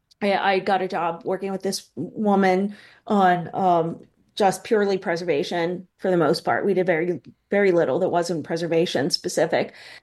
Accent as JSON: {"language": "English", "town": "East Pittsburgh", "region": "Pennsylvania", "country": "United States", "tie": "born or raised there", "said": "So I grew up in East Pittsburgh, which is above Braddock, and I went to the same Catholic grade school that my dad and all his brothers and sisters went to. So, Pittsburgh upbringing, then Catholic high school"}